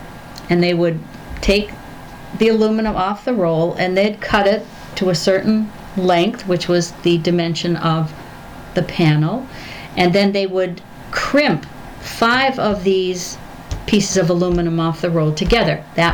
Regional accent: Arlington, Massachusetts, United States; Originally, I'm from outside of Boston.

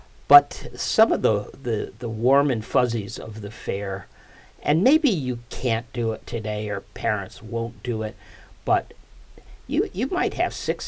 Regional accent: Brookfield, Connecticut, United States; now in Bridgewater, United States; We're from Brookfield. We had two homes in Brookfield before moving to Bridgewater.

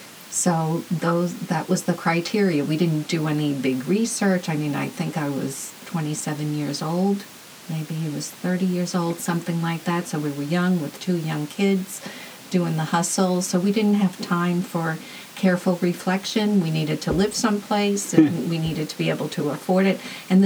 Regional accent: Queens, New York, United States; also born or lived in Brooklyn; I neglected to mention that I was born in Brooklyn, and I was mostly raised in Queens.

